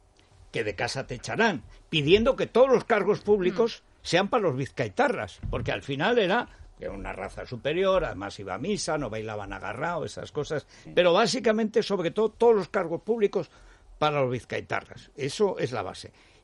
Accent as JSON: {"language": "Spanish", "town": "Albarracín", "region": "Aragon", "country": "Spain", "said": "esa zona de mi pueblo de Albarracín está repoblado por navarros, riojanos y vascos."}